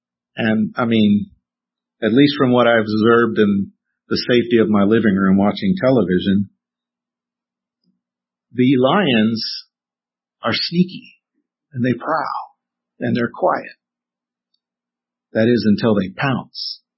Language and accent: English; Texas, United States; Growing up in Texas, we would hear these sirens that went off.